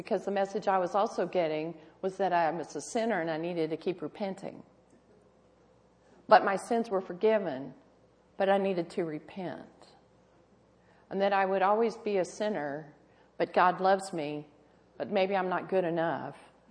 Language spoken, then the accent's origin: English; Texas, United States; I grew up in Texas. Born and raised. And spent enough time in other parts of the United States as I was growing up to have, I think, an objective view of being a Texan.